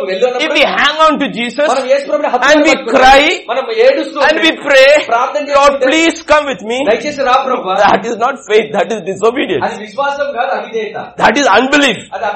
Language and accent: English; India; If you look at me, I am different. I am Indian.